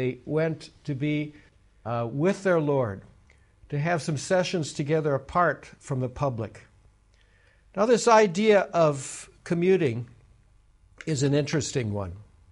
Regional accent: Minnesota, United States; Now, where I'm from Minnesota, sometimes the winters are so bad that people commute by snowmobile.

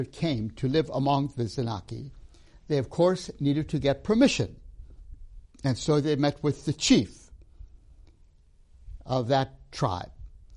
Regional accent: Tanzania; born there; I was born in Tanzania, East Africa, in Tanzania. Among a people called the Zanaki.

